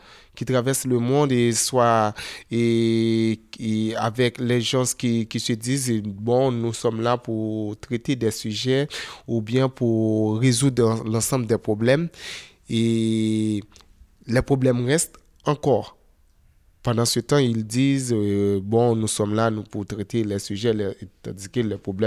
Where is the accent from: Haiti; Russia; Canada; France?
Haiti; La veillée chez nous, en Haïti, c'est à la veille d'un enterrement